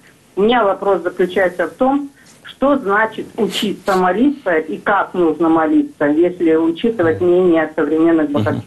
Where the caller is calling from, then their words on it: Kaluga Oblast, Russia; я звоню из Калужской области